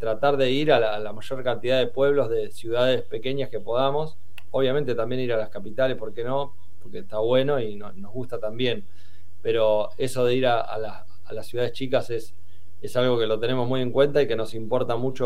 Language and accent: Spanish; Necochea, Buenos Aires Province, Argentina; Somos de Necochea y capaz que es un poco eso que vos decís. Yo también, no sé, el secundario lo estudié en un pueblito que se llama Ramón Santa Marina, de 400 habitantes.